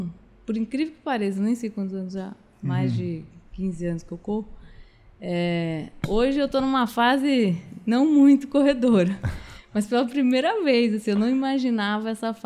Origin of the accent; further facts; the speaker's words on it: Ribeirão Preto, São Paulo, Brazil; now in São Paulo, Brazil; quando eu vim fazer faculdade em São Paulo, com 17 para 18 anos, eu não me encontrava no esporte em São Paulo, porque lá em Ribeirão, sou de Ribeirão Preto, era mais fácil.